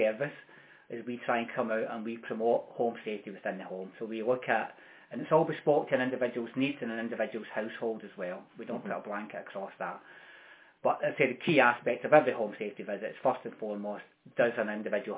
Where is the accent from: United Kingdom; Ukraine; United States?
United Kingdom; Glasgow, Scotland; accent: Glasgow; now in Devon, United Kingdom; I've been in Devon longer than I actually have been in Glasgow, believe it or not. And, yeah, I strive to keep my Glasgow accent as long as I possibly can.